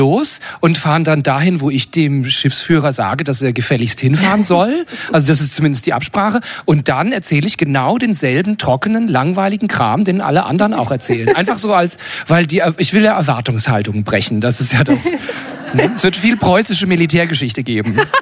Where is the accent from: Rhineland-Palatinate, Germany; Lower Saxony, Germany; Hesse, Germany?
Rhineland-Palatinate, Germany; Hallo, ich komme ursprünglich aus Rheinland-Pfalz.